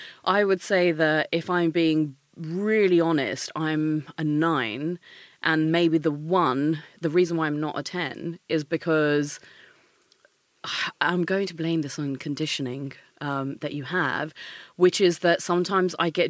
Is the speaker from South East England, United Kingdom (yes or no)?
yes; Maidstone, South East England, United Kingdom; Yeah, so I come from Maidstone, right?